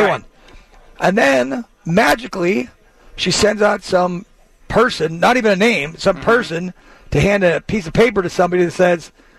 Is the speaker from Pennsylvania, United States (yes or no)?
yes; Pennsylvania, United States; They get off the bus in my hometown there in my home county. Well, they were in Beaver County.